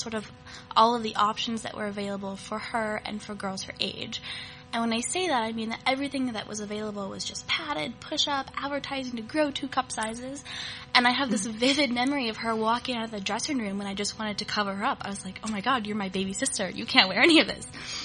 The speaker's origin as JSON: {"language": "English", "town": "Jackson Hole", "region": "Wyoming", "country": "United States", "said": "I'm actually from Jackson Hole, Wyoming, where it's about 30 below zero right now."}